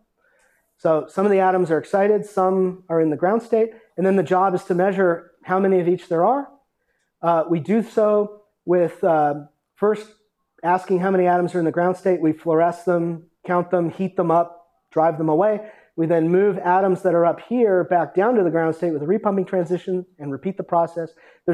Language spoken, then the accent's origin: English; Las Vegas, Nevada, United States; I'm from Las Vegas, so I'm attracted to blinking lights in the laboratory.